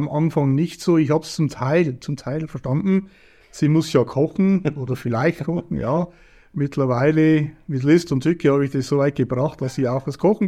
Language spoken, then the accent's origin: German; Moosloh, Bavaria, Germany; now in Merkelsteig, Germany; in der Moosloh ja auch geboren und aufgewachsen in der Moosloh. Jetzt wohne ich in Merkelsteig. Merkelsteig drunten ist für mich ein sehr schönes Gebiet, rundum Natur.